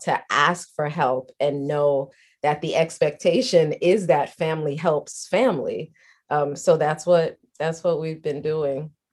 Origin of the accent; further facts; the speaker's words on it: Liberia; also born or lived in Flushing, New York; now in United States; I was born in Flushing, New York, but then like pretty much soon after that, my mom was like, I don't really know how to take care of a baby. So let me send you to Liberia to my mom who can do that.